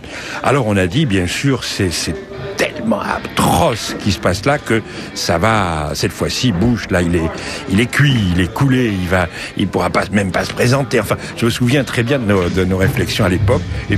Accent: France; c'est qu'on est français

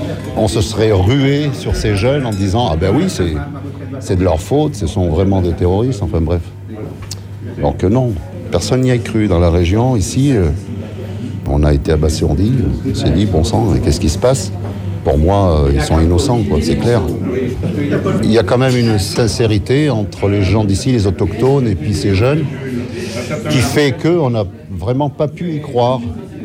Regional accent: Nouvelle-Aquitaine, France; Moi, j'habite ici depuis toujours. Je suis né en Limousin.

